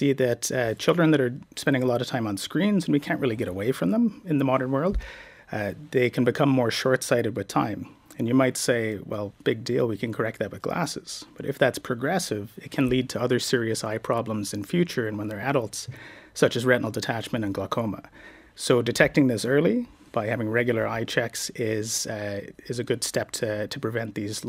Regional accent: Canada; So I'm Canadian, so I can talk about the Americans as I like.

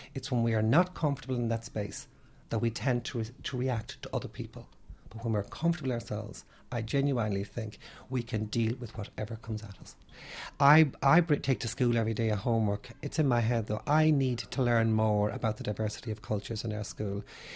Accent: Ireland; which I speak quite fluently, being Irish at the minute.

